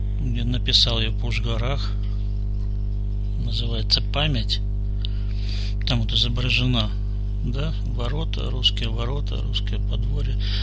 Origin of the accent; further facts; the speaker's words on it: Ukraine; born there; я родился на Украине, там тоже есть.